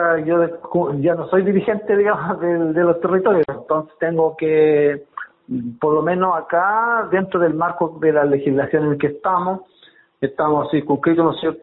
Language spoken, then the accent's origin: Spanish; Tromen Bajo, Chile; Yo vengo de la comunidad de Tromen Bajo. Que está en el kilómetro 16, camino